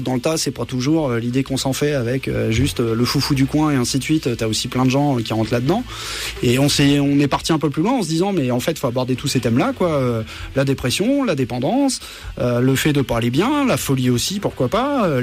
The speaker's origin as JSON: {"language": "French", "region": "Hauts-de-France", "country": "France", "tie": "born or raised there", "said": "nous, avec Pat, on a grandi dans l'Oise, au nord de Paris."}